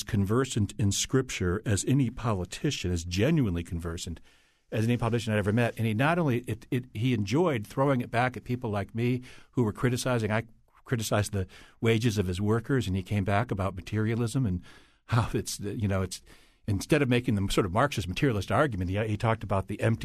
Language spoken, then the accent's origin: English; Hartford, Connecticut, United States; I grew up in Northern Hartford. I know what it feels like to be in a city where people feel safe and where they don't.